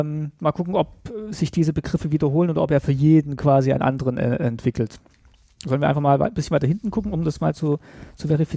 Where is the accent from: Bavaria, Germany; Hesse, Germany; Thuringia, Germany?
Thuringia, Germany; Also das interessiert mich als Thüringer natürlich sehr.